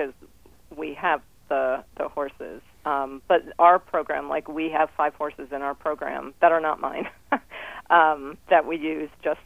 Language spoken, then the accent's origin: English; United States; I was more proud to be an American then